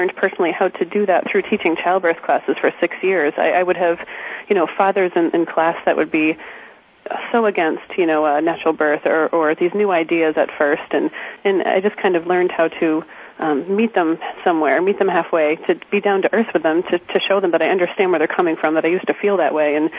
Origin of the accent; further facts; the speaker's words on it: New Hampshire, United States; And here we are from New Hampshire, just having so much fun diving in the pool.